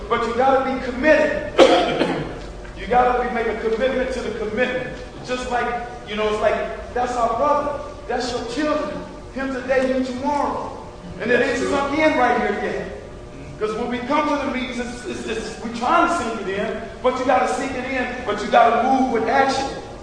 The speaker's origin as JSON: {"language": "English", "town": "San Francisco", "region": "California", "country": "United States", "said": "I'm from San Francisco"}